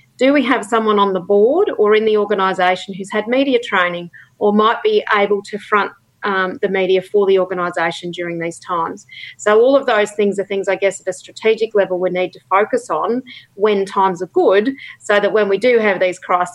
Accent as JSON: {"language": "English", "country": "Australia", "said": "just part of being Australian, actually."}